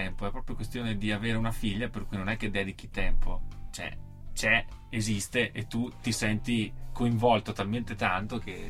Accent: Trento, Trentino-Alto Adige, Italy; moved away as an adult; also born or lived in Bologna; now in Treviso, Italy; mio padre è bolognese, io sono nato a Bologna, poi da 2 mesi di vita mi sono trasferito a Trento, anche se facevo comunque un po' di pendolarismo con Bologna, e me ne sono andato un anno fa, causa innamoramento di una veneta, e adesso vivo a Treviso

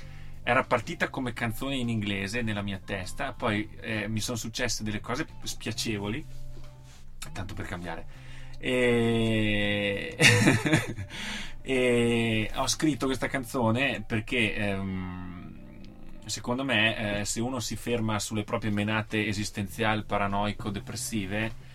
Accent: Trento, Trentino-Alto Adige, Italy; moved away as an adult; also born or lived in Bologna; now in Treviso, Italy; mio padre è bolognese, io sono nato a Bologna, poi da 2 mesi di vita mi sono trasferito a Trento, anche se facevo comunque un po' di pendolarismo con Bologna, e me ne sono andato un anno fa, causa innamoramento di una veneta, e adesso vivo a Treviso

